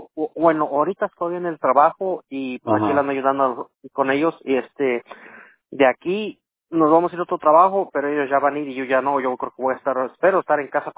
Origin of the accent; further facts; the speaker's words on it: Toluca, State of Mexico, Mexico; born there; Este, en la, en la ciudad que nací.